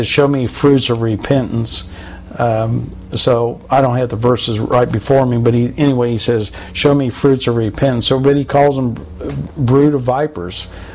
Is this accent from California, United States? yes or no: no; Topeka, Kansas, United States; I'm from Topeka, Kansas, and many people heard of Westside Baptist Church, where the Phelps' family is from